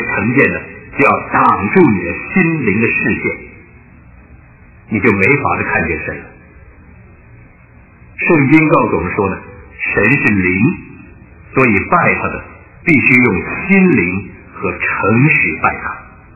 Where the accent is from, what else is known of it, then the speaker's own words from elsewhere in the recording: China; 对我们中国人而言呢，首先应该探讨的就是宇宙中到底有没有神